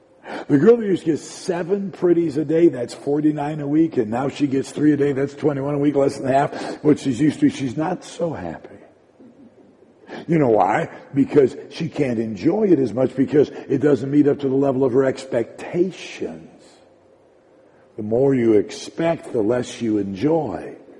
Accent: Detroit, Michigan, United States; When I was a boy growing up in Detroit, we would give Valentine's cards to our classmates.

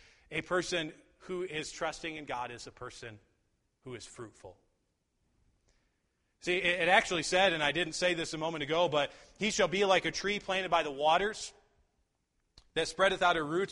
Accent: Michigan, United States; I remember as a kid, I grew up in Michigan. Most of you, if not all of you, know that. And my grandma lived on a lake.

